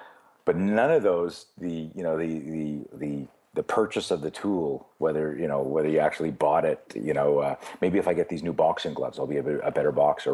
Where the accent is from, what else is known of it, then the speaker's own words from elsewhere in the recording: Canada; I was very, very, competitive in skiing. I grew up in Canada.